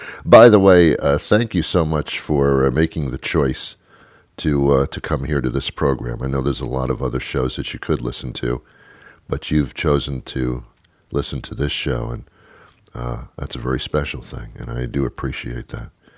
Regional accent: Queens, New York, United States; I'm from Queens. Hi. Just across the bridge.

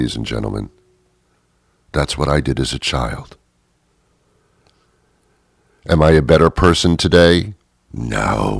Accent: Teaneck, New Jersey, United States; I was brought up in Teaneck, New Jersey.

